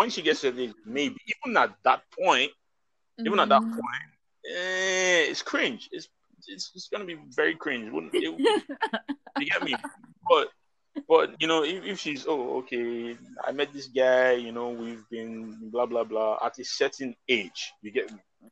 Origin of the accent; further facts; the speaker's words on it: Nigeria; now in Europe; I'm the Nigerian guy in Europe somewhere. I wasn't anybody special. You know, I was just a regular Nigerian guy.